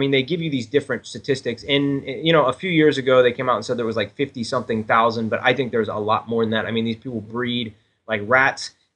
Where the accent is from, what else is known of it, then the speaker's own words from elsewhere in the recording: Columbus, Ohio, United States; settling them in Ohio, mainly in Columbus, which is my hometown